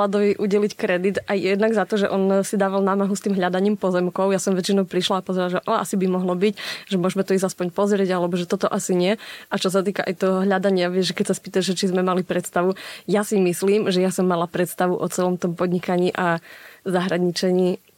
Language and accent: Slovak; Snina, Prešov Region, Slovakia; potom sme mali ešte polia okolo Sniny, asi môžem povedať, že sme zo Sniny. A keď hovoríš, že si vyrastal na dedine, u nás to bolo podľa mňa veľmi podobné, lebo tak Snina nie je zase nejaké veľké mesto.